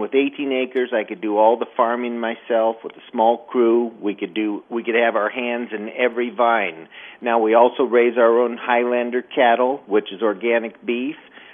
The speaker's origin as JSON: {"language": "English", "region": "California", "country": "United States", "tie": "born or raised there", "said": "I'm a farm boy, and I grew up in the East Bay, right? Walnuts, almonds, peaches, pears."}